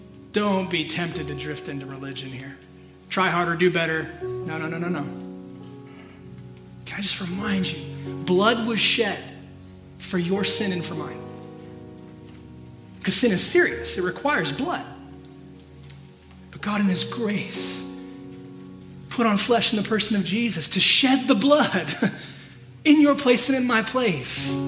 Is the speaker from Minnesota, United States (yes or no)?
no; Temecula, California, United States; And obviously they know that I'm from Temecula. And what is Temecula known for?